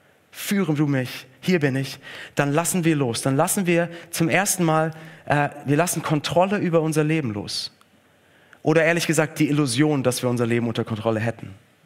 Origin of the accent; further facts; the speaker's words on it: Stuttgart, Baden-Württemberg, Germany; welcher andere Zirkus auch immer so sein Zelt in Stuttgart aufgeschlagen hat, wo ich aufgewachsen bin.